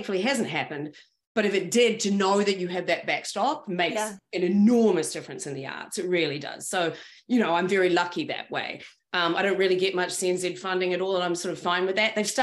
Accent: New Zealand; I'm from New Zealand. I don't give a fuck who you are or what this is in front of your name.

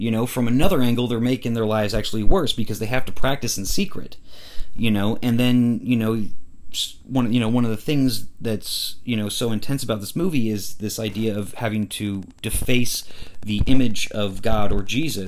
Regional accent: United States; part of that's because I'm American, you know, and I do believe in freedom of religion.

